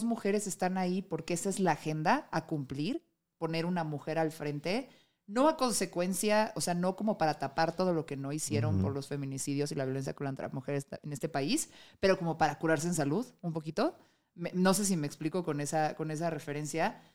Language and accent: Spanish; Mexico; Nos une como mexicanos